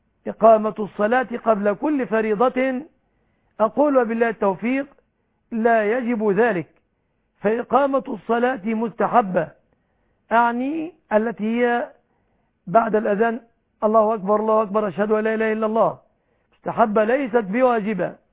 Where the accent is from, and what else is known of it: Egypt